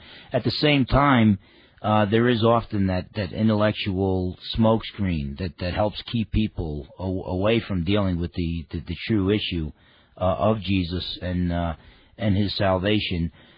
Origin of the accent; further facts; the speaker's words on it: New Jersey, United States; also born or lived in Washington; And I'm from Washington State, you know, originally from New Jersey, but now I reside in Washington State.